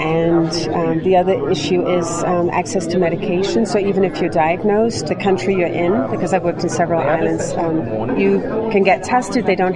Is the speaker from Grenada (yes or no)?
yes; Grenada; now in New York, United States; I'm originally from Grenada, which is in the Caribbean. And I recently relocated to New York.